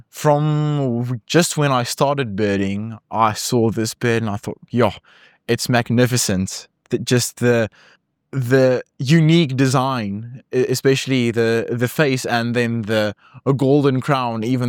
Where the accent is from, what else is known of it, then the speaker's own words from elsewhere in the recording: Rustenburg, North West, South Africa; I come from Rustenburg in the Northwest Province.